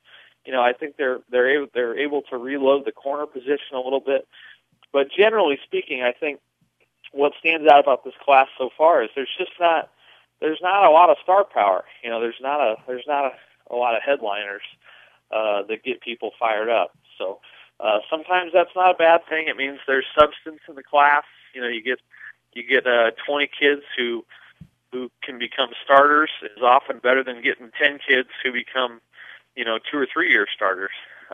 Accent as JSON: {"language": "English", "town": "Rising City", "region": "Nebraska", "country": "United States", "tie": "born or raised there", "said": "You're growing up in Rising City, Nebraska, you know, 7 miles down the road from Shelby."}